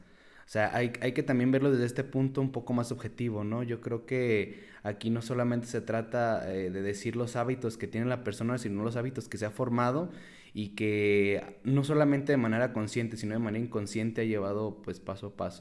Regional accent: Mexico; somos mexicanos

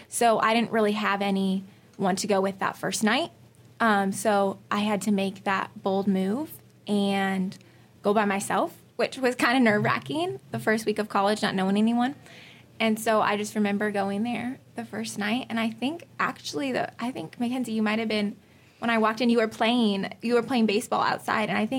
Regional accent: Springfield, United States; And I was just like, yeah, like … from Springfield.

